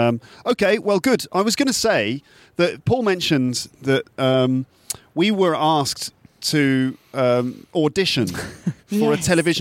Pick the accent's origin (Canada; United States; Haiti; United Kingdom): United Kingdom; England; yeah, well, yeah, we're from England, so we've got, you know, English accents